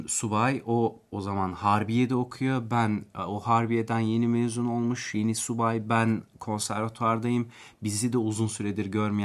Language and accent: Turkish; Akşehir, Konya, Turkey; Akşehir hep benim hayatımda bir yerde olacak. Çünkü orada doğdum, orada büyüdüm.